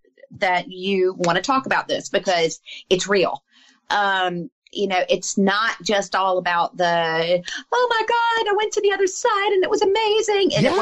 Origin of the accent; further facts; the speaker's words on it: the South, United States; And so I'm from the South, as you can tell.